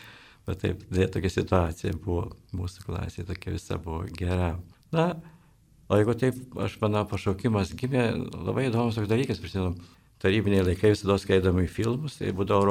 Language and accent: Lithuanian; Akmenė, Šiauliai County, Lithuania; now in Vilnius, Lithuania; kadangi esu iš Žemaitijos, iš Akmenės kilęs, ir kad užėjau studijuoti į Vilnių, į universitetą norėjau stoti iš karto